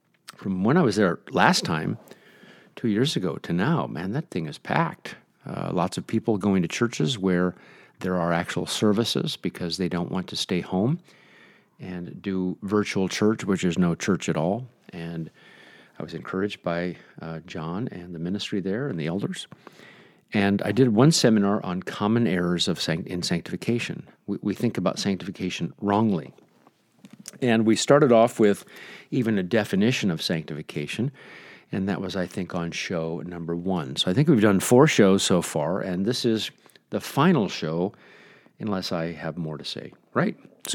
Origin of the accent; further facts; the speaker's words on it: Omaha, Nebraska, United States; We grew up as Lutherans. I don't know if it was ELCA or LCA or something, but we grew up in Omaha, Nebraska.